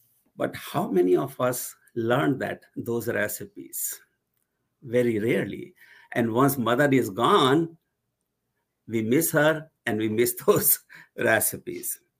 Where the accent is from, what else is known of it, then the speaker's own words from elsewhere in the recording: Haridwar, Uttarakhand, India; moved away as an adult; now in United States; I was raised in Holy City, Haridwar. And so, whatever I have achieved, I attribute to that town. And when I was in my early 20s, I decided to come to America.